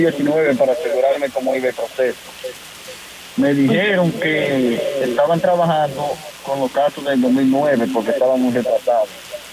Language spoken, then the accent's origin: Spanish; Dominican Republic; Dominicano.